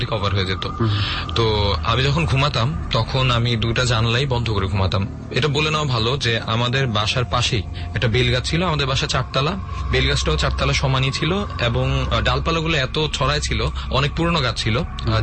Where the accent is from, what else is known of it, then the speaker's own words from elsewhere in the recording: Dhaka, Dhaka Division, Bangladesh; Basically আমি পুরান ঢাকার স্থানীয়, আমি নারিন্দা ঠিক পাশেই থাকি।